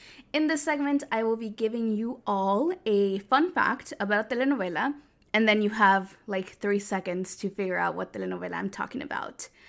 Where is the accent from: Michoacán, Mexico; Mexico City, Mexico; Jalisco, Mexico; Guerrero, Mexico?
Guerrero, Mexico; is from my home state of Guerrero